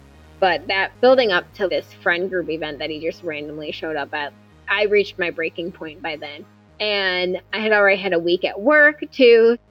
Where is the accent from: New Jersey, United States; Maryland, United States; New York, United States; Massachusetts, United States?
New Jersey, United States; I grew up in Jersey. I can get loud.